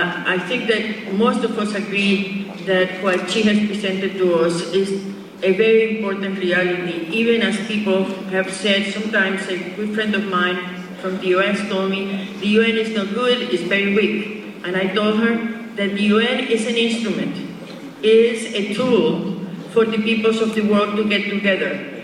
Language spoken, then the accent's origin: English; El Salvador; I am from El Salvador